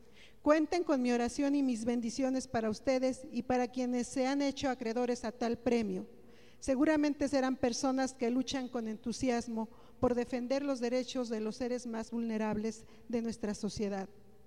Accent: Cuernavaca, Morelos, Mexico; conocí personalmente durante mi niñez y juventud en Cuernavaca.

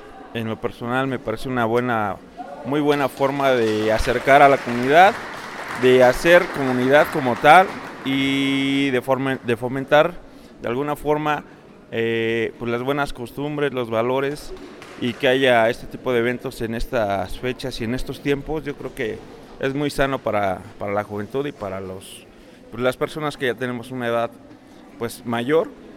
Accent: Tlalpan, Mexico City, Mexico; Nosotros somos de Tlalpan, del Pedregal de San Nicolás.

